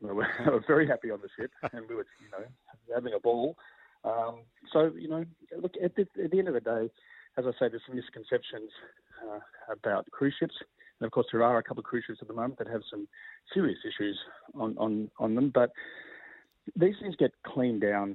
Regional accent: Melbourne, Victoria, Australia; I'm in Sydney. I'm from Melbourne

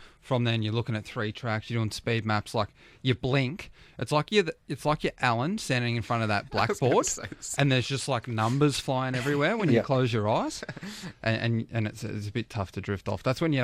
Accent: Victoria, Australia; We're good country boys. I'm from West Gippsland

